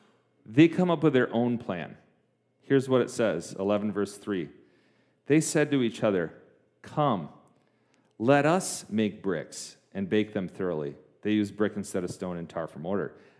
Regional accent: Michigan, United States; Okay, I grew up in West Michigan. It was not a thing where I grew up.

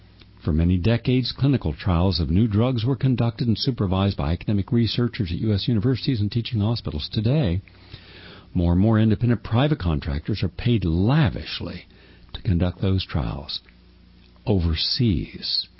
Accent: West Virginia, United States; Editorial from the Charleston Gazette in my home state of West Virginia

